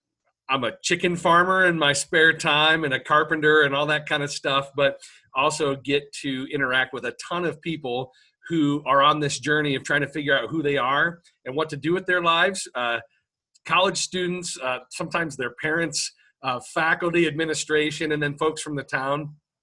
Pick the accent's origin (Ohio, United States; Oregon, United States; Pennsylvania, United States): Ohio, United States; born and raised in Ohio. I currently reside in a town called Ashland, Ohio, which is about in the middle of the state